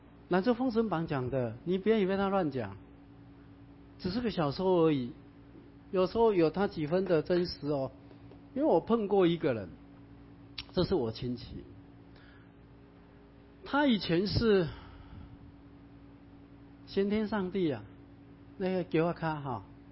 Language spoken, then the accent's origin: Chinese; China; 所以我们中国人非常尊天，崇乎自然